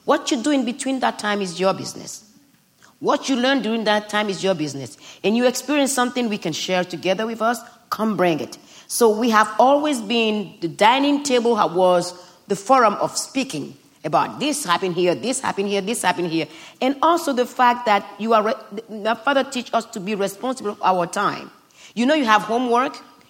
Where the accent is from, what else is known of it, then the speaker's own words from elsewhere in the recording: Benin; I've had homosexual friends growing up in Benin